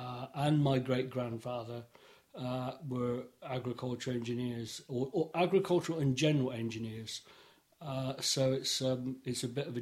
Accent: Chippenham, South West England, United Kingdom; born there; I was born in Chippenham on the 11th of January 1954.

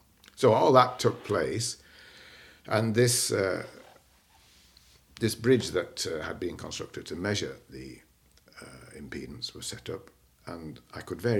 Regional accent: Stockport, North West England, United Kingdom; born there; I was born in November 1938 on the 15th, and I was born in Stockport.

